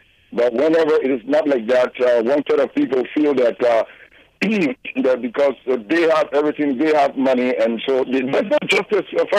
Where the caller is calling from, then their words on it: Riverdale, Georgia, United States; I call from Stockton Creek, Riverdale, Georgia.